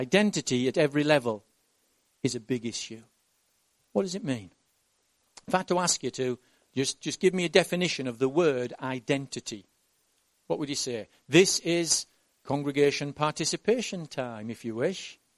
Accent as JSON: {"language": "English", "country": "United Kingdom", "tie": "born there", "said": "I am British because I was born in Britain."}